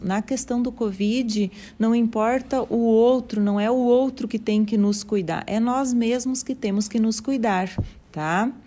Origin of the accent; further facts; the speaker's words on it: Rio Grande do Sul, Brazil; Eu sei que a vontade é grande, eu também sou gaúcha, gosto de tomar meu mate